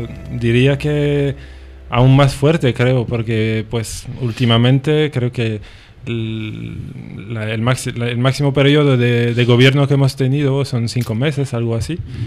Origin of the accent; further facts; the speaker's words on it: Brussels, Brussels-Capital Region, Belgium; Soy de Bruselas, porque también hay otra parte que realmente es la parte más conflictiva